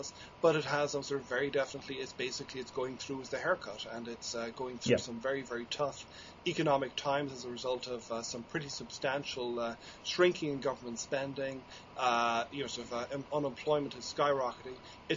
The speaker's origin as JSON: {"language": "English", "country": "Ireland", "said": "I'm an Irish person"}